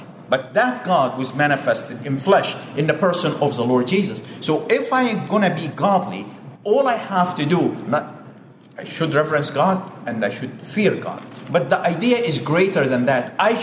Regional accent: United States; I'm an American, because my accent, my loud voice, the way I conduct myself

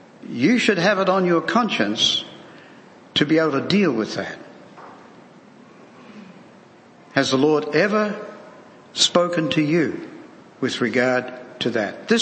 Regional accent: Christchurch, Canterbury, New Zealand; when I was growing up in Christchurch, New Zealand, which was the place where they had those massive earthquakes, and nearly 300 people lost their lives

